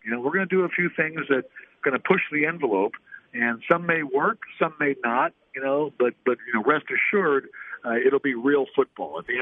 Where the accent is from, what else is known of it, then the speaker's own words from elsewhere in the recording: Cleveland, Ohio, United States; I grew up in Cleveland.